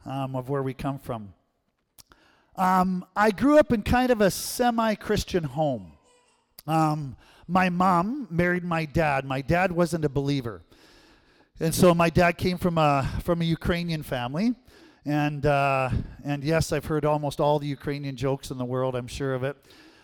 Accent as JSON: {"language": "English", "town": "Binscarth", "region": "Manitoba", "country": "Canada", "tie": "born or raised there", "said": "I grew up in a little village called Binscarth. We were really close to Russell, which is the home of Theron Fleury, the famous hockey player"}